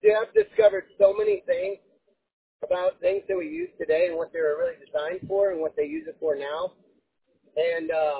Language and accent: English; Germany; also born or lived in St. Louis, United States; I was born in St. Louis, but I was raised in Germany